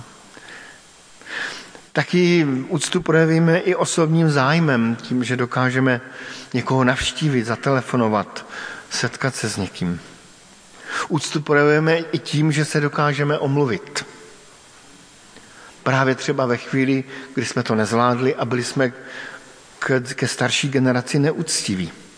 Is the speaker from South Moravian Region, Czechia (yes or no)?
yes; Brno, South Moravian Region, Czechia; Sám jsem vyrůstal v Brně